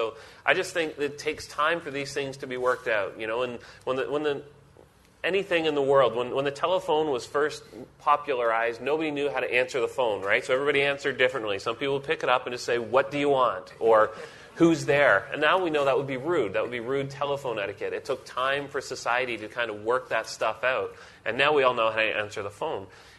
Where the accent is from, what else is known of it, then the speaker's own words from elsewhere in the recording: Canada; I do that. So, as a Canadian.